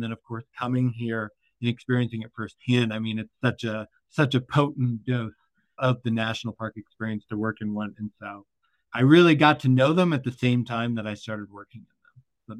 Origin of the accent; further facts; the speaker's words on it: Midwest, United States; also born or lived in Salt Lake City, United States; I'm from the Midwest and have family in Ohio